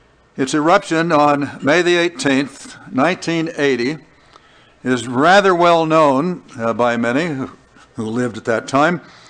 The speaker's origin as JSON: {"language": "English", "town": "Portland", "region": "Oregon", "country": "United States", "tie": "born or raised there", "said": "I was a boy growing up in Portland, Oregon, I could see Mount Hood, the tallest peak in Oregon, on a clear day."}